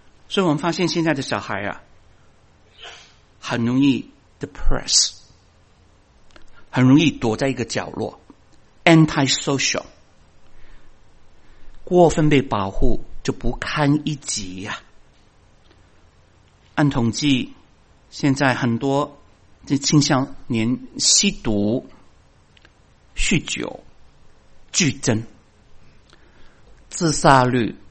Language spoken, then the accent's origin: Chinese; China; 我们中国人